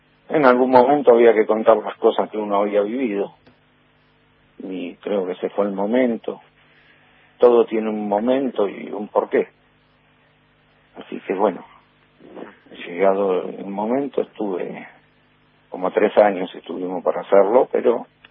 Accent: Argentina; como argentino bien nacido

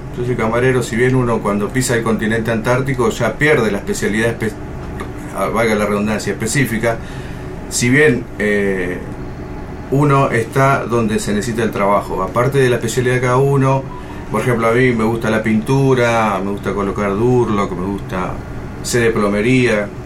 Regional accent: José C. Paz, Buenos Aires Province, Argentina; yo soy de Buenos Aires, de José Paz. Vivo con mi familia. Consta de mi señora y dos hijos. Y estamos viviendo ahí. Mis padres también somos de Buenos Aires.

